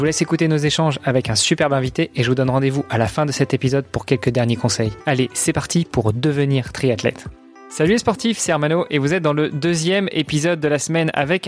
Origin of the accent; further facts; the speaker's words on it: Italy; je suis pas trop de l'Europe de l'Est, moi je suis plutôt du Sud, tu vois, moi je suis plutôt italien